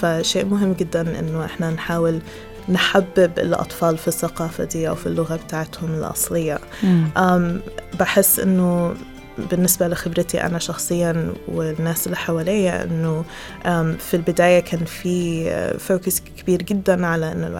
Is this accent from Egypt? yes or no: yes; Egypt; ما بيعترفوش بالملوخية المصرية، وإحنا كمصريين يعني لا